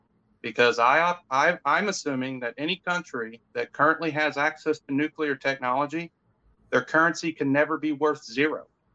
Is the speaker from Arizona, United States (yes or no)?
no; Cincinnati, Ohio, United States; I'm from Cincinnati, Ohio.